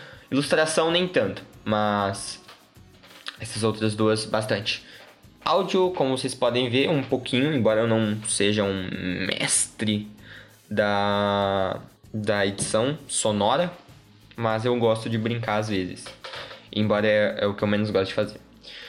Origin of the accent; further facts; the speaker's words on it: São Paulo, Brazil; Sou do interior de São Paulo, tá, gente? Esqueci de falar isso, mas eu sou do interior de São Paulo, então se eu puxar o R, não liguem.